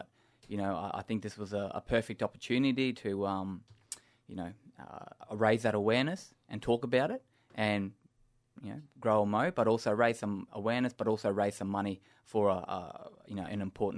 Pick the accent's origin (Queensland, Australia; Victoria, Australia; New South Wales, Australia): Queensland, Australia; Innisfail; Yeah, I'm originally from Innisfail, far north Queensland, proud Mamu man, and I got family from down the Tweed, Bunjilung, and Goreng Goreng as well.